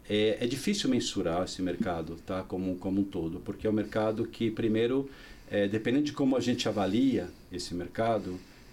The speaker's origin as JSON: {"language": "Portuguese", "region": "São Paulo", "country": "Brazil", "said": "Eu sou urbano, eu sou de São Paulo, capital."}